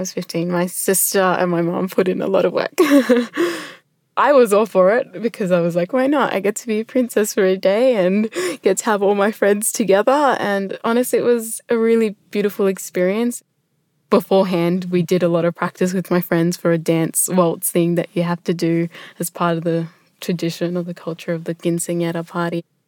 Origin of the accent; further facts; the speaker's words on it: El Salvador; No, we're from El Salvador, so Central America.